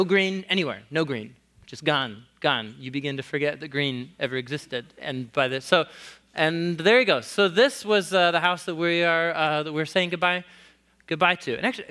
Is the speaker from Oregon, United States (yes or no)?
yes; Portland, Oregon, United States; So some of you know, I grew up here in Portland, just a couple blocks away